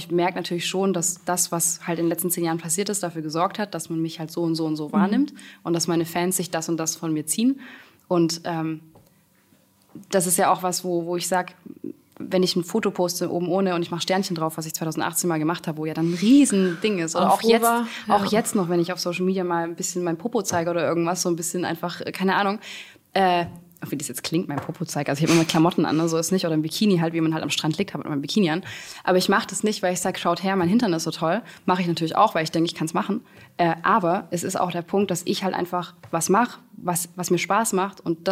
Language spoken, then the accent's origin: German; Backnang, Baden-Württemberg, Germany; Ich komme aus Backnang und habe irgendwie noch nichts erlebt